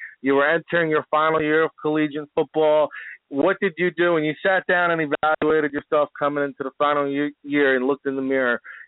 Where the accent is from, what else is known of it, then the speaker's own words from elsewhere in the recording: New Jersey, United States; You know, I'm from Jersey, you're from New York.